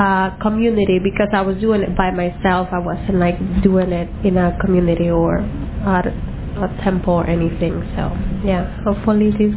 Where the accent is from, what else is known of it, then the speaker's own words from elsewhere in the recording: Mexico; now in Wake Forest, United States; I'm from Mexico, but I live in Wake Forest.